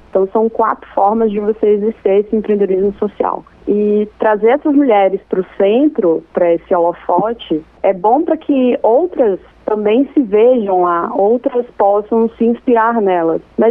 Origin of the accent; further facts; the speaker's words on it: São Luís, Maranhão, Brazil; como eu sou de São Luís, eu resolvi falar das mulheres daqui de São Luís.